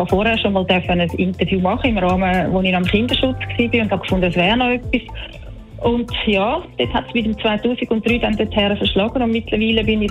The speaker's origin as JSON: {"language": "German", "town": "Spreitenbach", "region": "Aargau", "country": "Switzerland", "said": "Also ich bin ursprünglich von Spreitenbach, musste aus beruflichen Gründen von meinem Vater."}